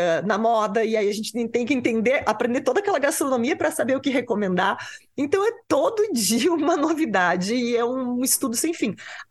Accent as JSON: {"language": "Portuguese", "town": "Porto Alegre", "region": "Rio Grande do Sul", "country": "Brazil", "said": "Eu venho de Porto Alegre"}